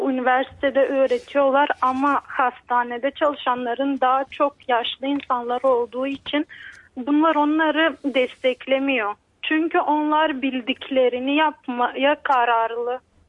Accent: Silistra, Silistra Province, Bulgaria; 21 yaşındayım. Silistra tarafındanım. Tarla işleyen bir anne babanın çocuğuyum.

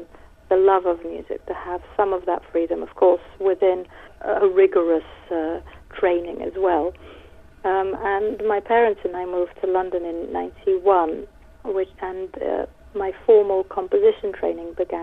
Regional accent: Plovdiv, Plovdiv Province, Bulgaria; I started my music education in my hometown of Plovdiv

